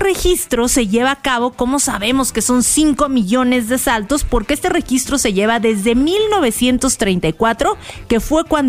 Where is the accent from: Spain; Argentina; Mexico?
Mexico; nosotros como mexicanos que hemos ido de visita a Acapulco